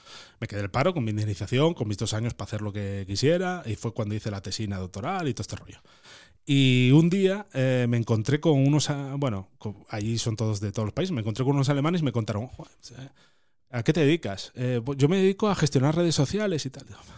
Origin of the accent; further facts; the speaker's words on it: Asturias, Spain; moved away; Pero yo hice, viví como mis abuelos. Yo me fui fuera de Asturias y en vez de irme a Suiza, pues me fui a Madrid a Palma